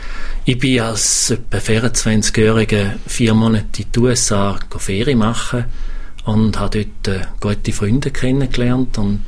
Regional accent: Richterbühl, Appenzell, Switzerland; moved away as an adult; now in United States; Ich bin im Richterbühl aufgewachsen, die ersten 20 Jahre. Und nach von nachher, als ich dann angefangen habe, als ich ausgewandert bin auf Amerika

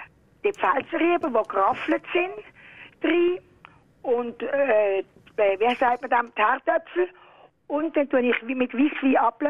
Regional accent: Basel, Basel-Stadt, Switzerland; Wir sind ja Baslerin und meine eine Grossmama ist eigentlich vom Badischen gekommen.

